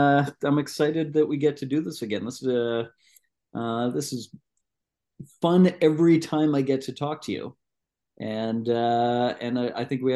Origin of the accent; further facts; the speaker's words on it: Canada; And as a Canadian, I love going down